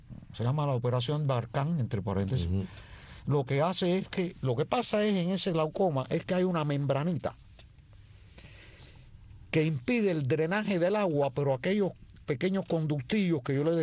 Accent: Cuba; Y ahora que digo eso, como somos cubanos, tengo que decirlo.

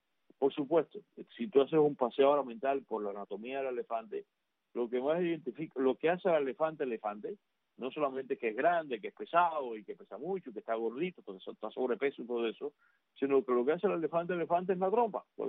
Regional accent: Cuba; yo tuve un elefante de niño en Cuba, a principios de los años 60

